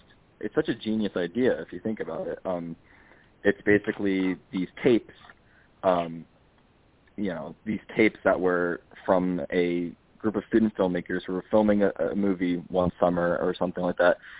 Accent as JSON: {"language": "English", "region": "New Jersey", "country": "United States", "lives_now": "Philadelphia, United States", "said": "right now I'm in Philadelphia. I'm based in Philadelphia, but yeah, I'm from New Jersey."}